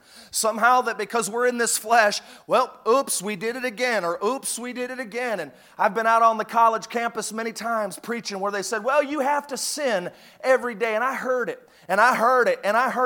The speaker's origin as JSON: {"language": "English", "town": "Chicago", "region": "Illinois", "country": "United States", "tie": "born or raised there", "also_born_or_lived": "Indiana", "said": "I was born in Indiana. At a young age, we moved over to the Chicagoland area, and we lived in all the different suburbs throughout the years."}